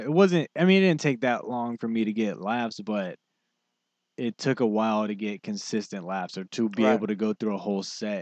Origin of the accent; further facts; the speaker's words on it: Virginia, United States; I mean, I believe, especially growing up in Virginia, there was not a lot of Filipinos as they are here.